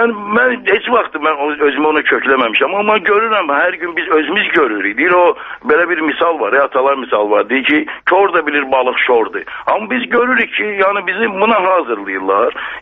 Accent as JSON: {"language": "Azerbaijani", "region": "Baku", "country": "Azerbaijan", "said": "mən özüm 50-ci il. Biz əslən Bakılıyıq, bilirsiniz."}